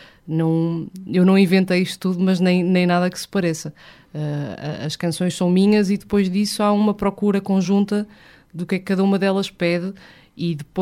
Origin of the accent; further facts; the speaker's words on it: Porto, Portugal; sou portuense e o Porto é uma cidade que Eu suponho que tenha fado